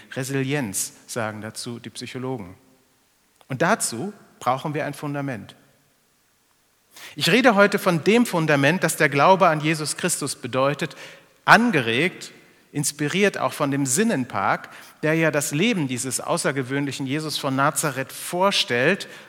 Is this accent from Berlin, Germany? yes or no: no; North Rhine-Westphalia, Germany; Ich komme hier aus dem Ruhrgebiet.